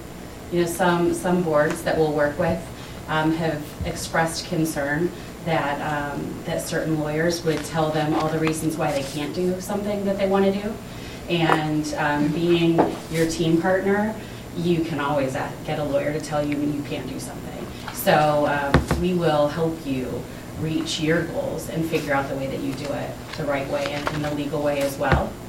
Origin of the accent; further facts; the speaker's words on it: Ohio, United States; I grew up in Lake County, but I do not believe I have any relatives in the district.